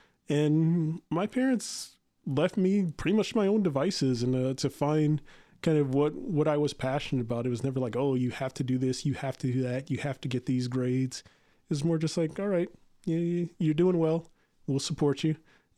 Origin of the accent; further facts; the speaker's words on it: Omaha, Nebraska, United States; I've grown up in a couple of places. I'm mostly from Omaha, Nebraska. My father was in the Air Force, so we lived